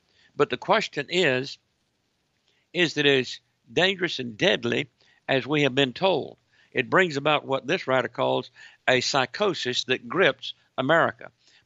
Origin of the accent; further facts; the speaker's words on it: United States; And I am fearful of where we're going as an American.